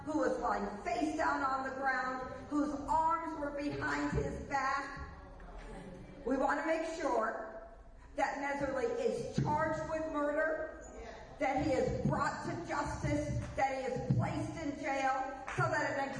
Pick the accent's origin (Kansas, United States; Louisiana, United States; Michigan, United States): Michigan, United States; Detroit; I'm from Detroit.